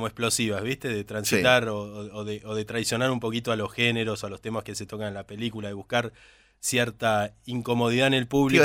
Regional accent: Villa Ballester, Buenos Aires Province, Argentina; born there; Tengo 43 años. Yo nací en Villa Ballester

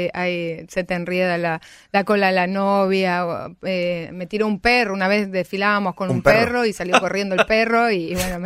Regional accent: Misiones, Argentina; accent: Misiones; siempre me perseguía un poco por mi acento misionero, entonces dije, voy a un foniatra, yo tengo una mezcla de alemán misionero

